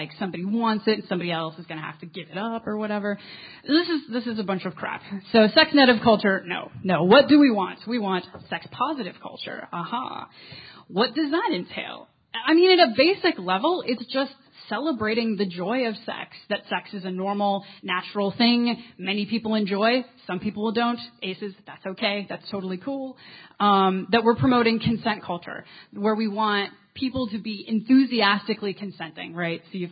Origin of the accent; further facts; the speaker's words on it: Midwest, United States; I grew up in the Midwest, and you, of course, these days you get a lot of abstinence-only programs